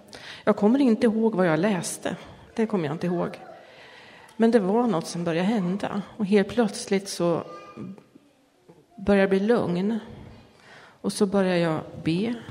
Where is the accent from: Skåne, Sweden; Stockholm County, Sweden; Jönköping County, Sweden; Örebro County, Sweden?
Örebro County, Sweden; Edsberg; also born or lived in Fjugesta; mina 14 första år så bodde jag i Edsberg. Som ligger utanför Fjugesta kan man säga. Ute på landet på en bondgård. Och sen så när jag var 14, då flyttade min familj hit in till Kumla.